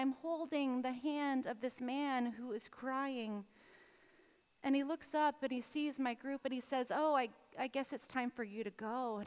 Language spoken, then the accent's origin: English; Midwest, United States; And being the Midwesterner that I am, I said